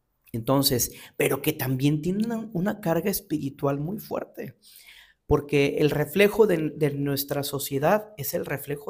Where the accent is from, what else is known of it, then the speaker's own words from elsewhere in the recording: Mexico; Ya también como mexicanos tenemos también esta tradición del meme y todo